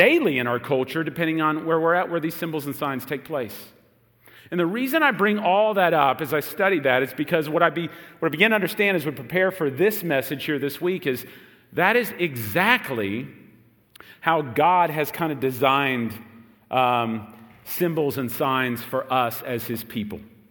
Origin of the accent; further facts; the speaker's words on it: United States; one like me, who's been raised in America, born and raised in America, just kind of take some of these things for granted. But it's really how important symbols and signs are in our American culture.